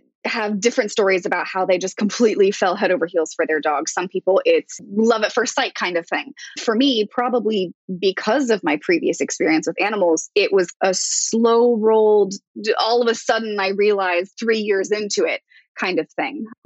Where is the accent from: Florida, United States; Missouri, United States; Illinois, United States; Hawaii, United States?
Florida, United States; Growing up in Florida maybe has some influence on this, but I was more interested in dolphins than I was in pets.